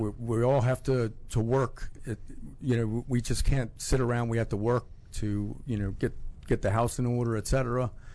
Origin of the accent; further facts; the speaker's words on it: Baltimore, Maryland, United States; So I grew up in Baltimore, mm-hmm. Maryland.